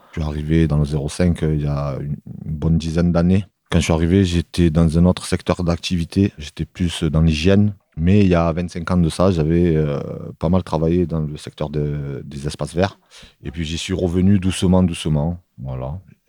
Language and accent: French; Marseille, Provence-Alpes-Côte d'Azur, France; là où j'ai grandi à Marseille, c'est comme ça.